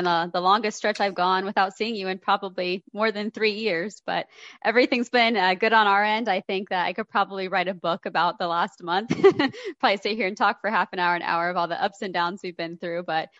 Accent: Madison, United States; went to a 4th of July parade in my hometown of Madison.

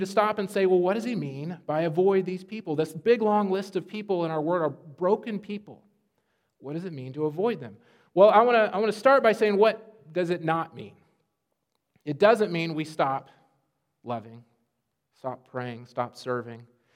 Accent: Phoenix, Arizona, United States; You see, growing up in Phoenix, if someone spoke like a Christian, they generally were Christians.

